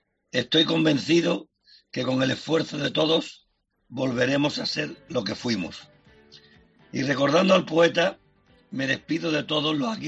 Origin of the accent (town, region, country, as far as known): Málaga, Andalusia, Spain